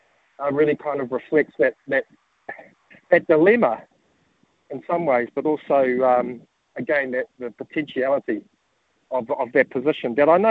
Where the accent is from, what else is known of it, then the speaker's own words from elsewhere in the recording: Upper Hutt, Wellington, New Zealand; born there; I was born in Upper Hutt, so this place is kind of special to me, and I still have a lot of whānau who live in Upper Hutt and in Wellington as well.